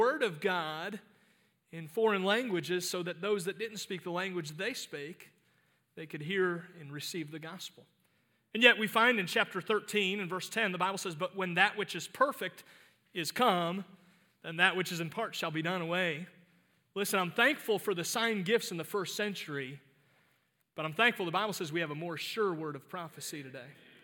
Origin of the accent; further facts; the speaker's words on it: Cleveland, Ohio, United States; I grew up in Cleveland. Many of you know that about me.